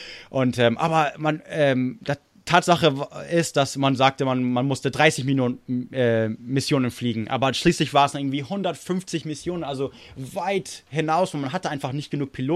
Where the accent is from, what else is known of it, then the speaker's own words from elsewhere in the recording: United States; ich bin Amerikaner